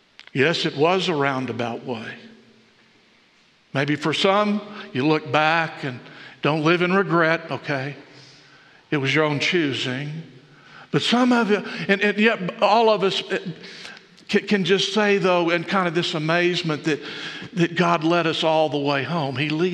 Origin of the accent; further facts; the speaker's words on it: San Antonio, Texas, United States; I was from Texas, San Antonio. We were visiting our relatives in Amarillo.